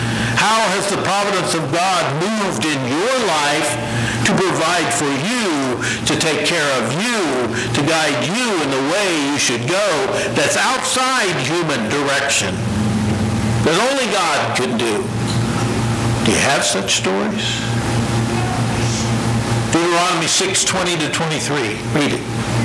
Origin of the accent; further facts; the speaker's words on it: Ohio, United States; when I was growing up in South Central Ohio, attending church faithfully